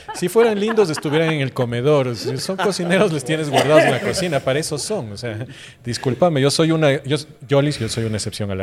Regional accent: Ecuador; nosotros como ecuatorianos tenemos dentro de nosotros mismos un gen, que es el gen de la incapacidad de ser felices.

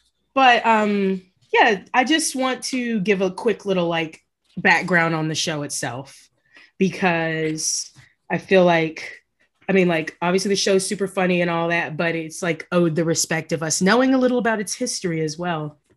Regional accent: Texas, United States; And so knowing that it's a mix of Dallas suburbs makes perfect sense.

